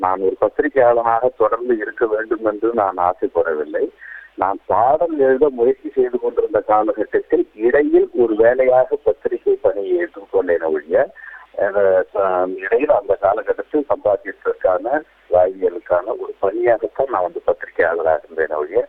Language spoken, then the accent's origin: Tamil; Tamil Nadu, India; நிலங்கள் இருக்கிற ஒரு விவசாய குடும்பம். அங்க அதான் பிறந்தேன். அதுக்கு பிறகு வந்து பாத்தீங்கன்னா எனது பள்ளி கல்லூரிகள்லாம் எங்க திருவண்ணாமலை மாவட்டத்திலேயே.